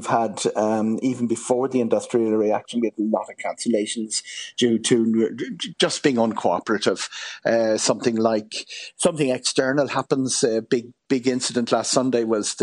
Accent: Ireland; This is a really scary bit for me as some an Irish person covering aviation worldwide.

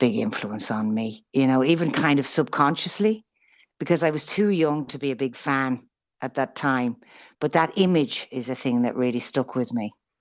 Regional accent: Arklow, Leinster, Ireland; And then there's a song on there called … which just happens to be my hometown

